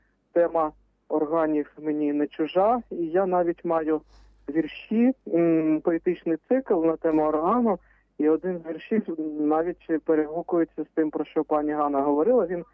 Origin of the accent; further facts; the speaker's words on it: Kyiv, Ukraine; я з Києва.